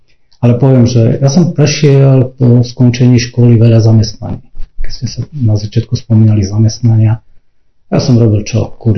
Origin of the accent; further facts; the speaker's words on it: Ždaňa, Košice Region, Slovakia; od nás z farnosti, odkiaľ ja pochádzam, farnosť je Čania, ja pochádzam zo Ždane